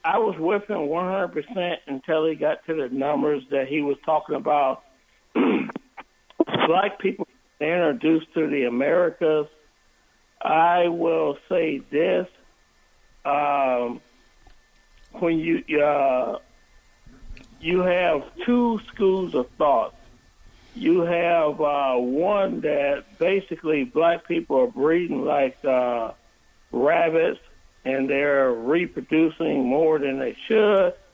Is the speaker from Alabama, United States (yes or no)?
yes; Alabama, United States; I'm from Marengo County, Alabama.